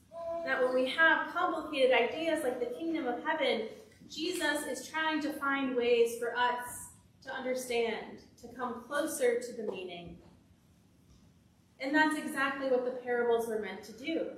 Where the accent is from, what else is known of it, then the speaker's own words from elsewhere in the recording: Indiana, United States; I grew up in Indiana with a big backyard that included a raised garden bed where each summer my family would plant cherry tomatoes, green peppers, and cucumbers.